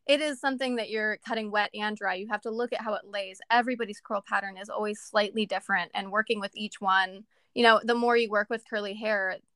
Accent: Washington, United States; born there; now in Dorchester, United States; I was born in Washington State, and I currently live in a little town called Dorchester in Wisconsin.

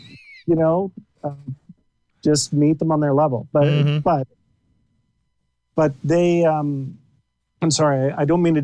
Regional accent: Alberta, Canada; was growing up in Alberta. It's very, like, the culture there is very, very capitalist.

